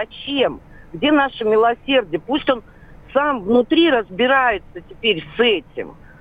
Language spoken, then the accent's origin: Russian; Moscow, Russia; Я из Москвы